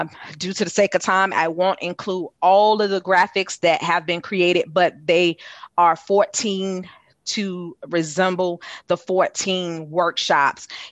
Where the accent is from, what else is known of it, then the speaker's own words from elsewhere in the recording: Windsor, North Carolina, United States; yours truly, myself, born and raised in Windsor, North Carolina.